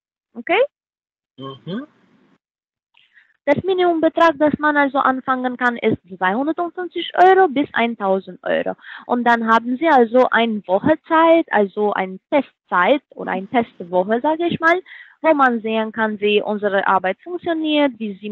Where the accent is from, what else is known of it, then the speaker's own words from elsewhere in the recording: Toronto, Ontario, Canada; German is a second language; Ich komme aus Toronto, Ontario.